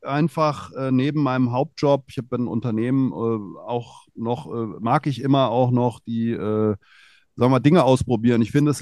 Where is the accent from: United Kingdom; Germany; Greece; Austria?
Germany; Hesse; aufgewachsen bin ich im Rhein-Main-Gebiet und habe dann Bauingenieurwesen studiert